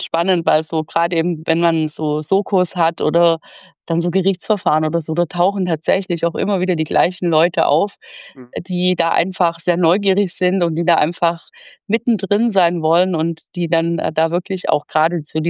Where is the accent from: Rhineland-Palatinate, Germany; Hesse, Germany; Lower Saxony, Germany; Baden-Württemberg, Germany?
Baden-Württemberg, Germany; Stuttgart; Ich komme ja aus Stuttgart